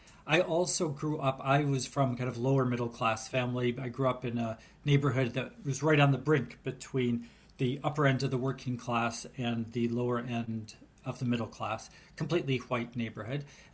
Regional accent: Detroit, Michigan, United States; I was born and raised in Detroit.

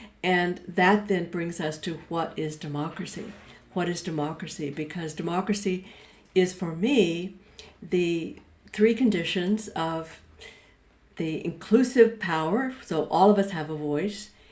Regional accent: Fort Worth, Texas, United States; Yes, especially since I grew up in Fort Worth, Texas. Fort Worth, Texas.

